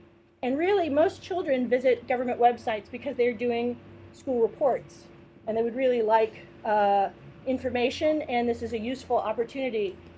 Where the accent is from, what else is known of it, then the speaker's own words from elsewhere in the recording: California, United States; I'm from Southern California. I don't associate mountain lions with the safety of my children.